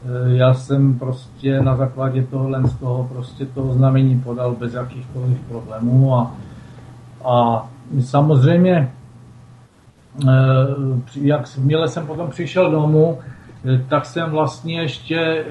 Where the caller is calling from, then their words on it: Orlová, Moravian-Silesian Region, Czechia; Já, u nás v Orlové také velice hezky, slunečno. A teplo.